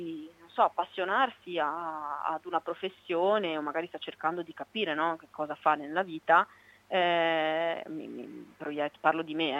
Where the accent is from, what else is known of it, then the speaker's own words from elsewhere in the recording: Favaro Veneto, Veneto, Italy; nel tessuto sociale di Favaro Veneto, che è il mio paese d'origine